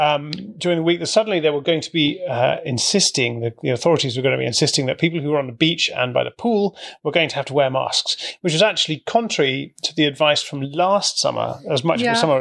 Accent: United Kingdom; I'm not a religious person, and I come from Britain, which is a Protestant place

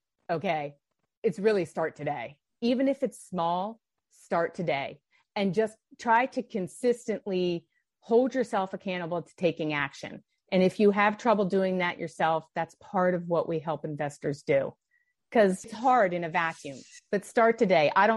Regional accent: Denver, Colorado, United States; So you mentioned I was from Denver, Colorado.

